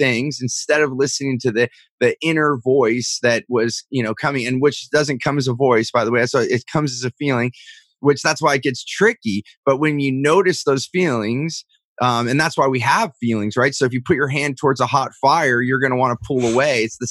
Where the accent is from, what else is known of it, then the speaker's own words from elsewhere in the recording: California, United States; because I grew up in Silicon Valley and it's fast paced, right?